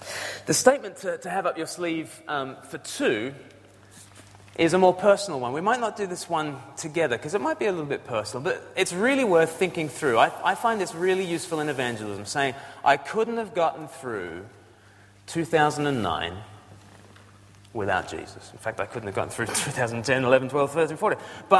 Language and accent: English; Australia; No, it's just I'm just blessed with being Australian. I'm born into this state. But as I'm born into Australia, I'm born far from the mother country, right?